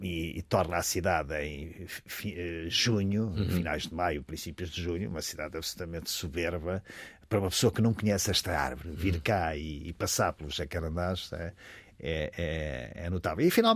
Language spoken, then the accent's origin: Portuguese; Ílhavo, Aveiro, Portugal; porque eu sou de Aveiro, mas de Ilha